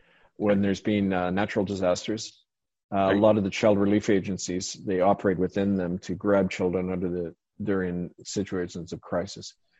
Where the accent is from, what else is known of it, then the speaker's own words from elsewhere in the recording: Missouri, United States; You know, it's like, I'm from Missouri, right?